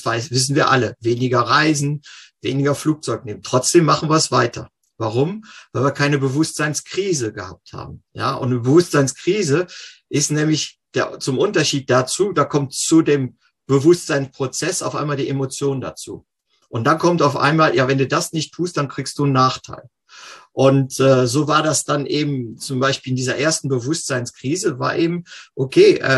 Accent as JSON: {"language": "German", "town": "Cologne", "region": "North Rhine-Westphalia", "country": "Germany", "tie": "born or raised there", "said": "Ursprünglich bin ich in Köln aufgewachsen"}